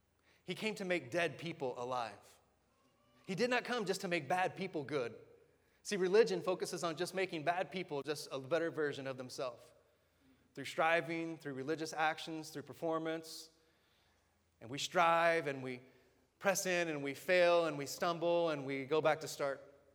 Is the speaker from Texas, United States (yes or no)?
yes; Texas, United States; And I'm from Texas, so I can get away with what I'm about to do.